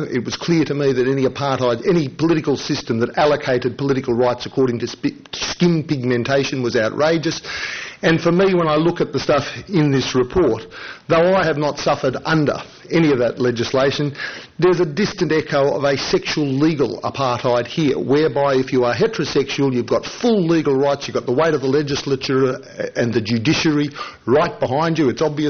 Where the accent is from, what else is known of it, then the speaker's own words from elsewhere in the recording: Australia; I am, you are, we are Australian.